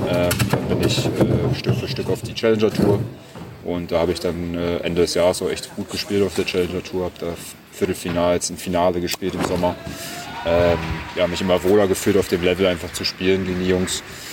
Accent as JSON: {"language": "German", "region": "Berlin", "country": "Germany", "tie": "born or raised there", "said": "Ich komme aus Berlin ursprünglich. Meine Eltern haben eine Konditorei, da bin ich groß geworden"}